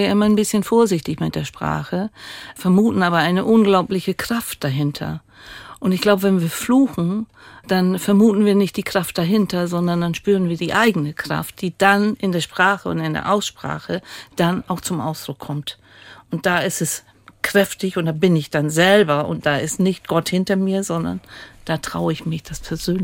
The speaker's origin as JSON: {"language": "German", "region": "Lower Saxony", "country": "Germany", "tie": "born or raised there", "said": "jedenfalls in dem Bereich, wo ich aufgewachsen bin, in Friesland"}